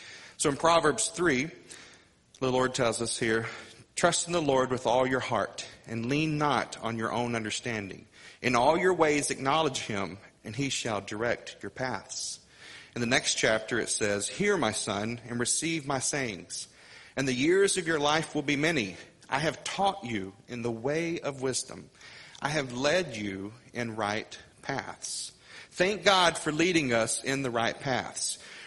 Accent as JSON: {"language": "English", "region": "Missouri", "country": "United States", "tie": "born or raised there", "said": "I remember growing up in Southeast Missouri"}